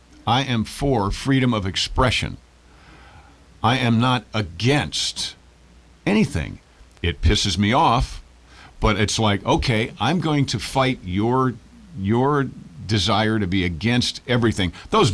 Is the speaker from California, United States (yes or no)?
no; New York, United States; I'm from New York, and I've got this bee in my bonnet